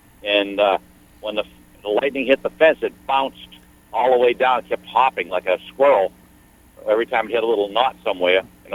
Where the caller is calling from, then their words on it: Hampstead, New Hampshire, United States; I'm calling from Hampstead, New Hampshire right now.